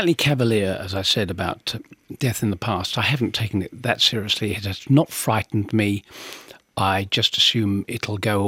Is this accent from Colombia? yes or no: no; London, United Kingdom; I grew up in London